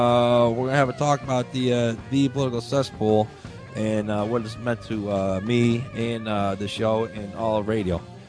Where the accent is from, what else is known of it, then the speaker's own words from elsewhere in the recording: United States; as an American, as a patriot, and as a veteran